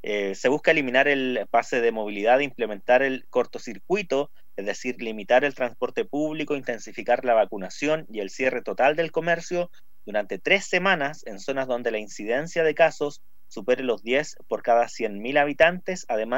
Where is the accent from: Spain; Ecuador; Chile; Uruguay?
Chile; tanto que nos costó como chilenos acostumbrarnos a la mascarilla